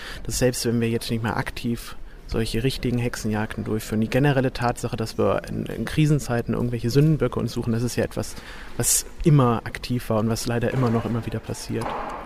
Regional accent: North Rhine-Westphalia, Germany; Das war ein Fall aus meiner Heimat damals noch gewesen in NRW

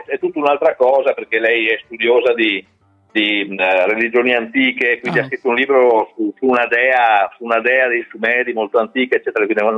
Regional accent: Padua, Veneto, Italy; Noi siamo di Padova.

